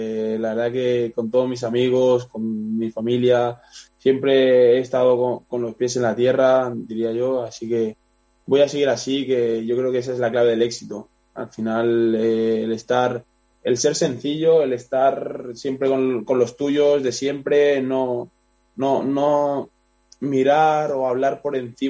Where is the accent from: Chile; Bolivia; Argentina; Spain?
Spain; Region of Murcia; que voy a mi pueblo, quedo con ellos, voy a Murcia, quedo con ellos y me olvido de que soy tenista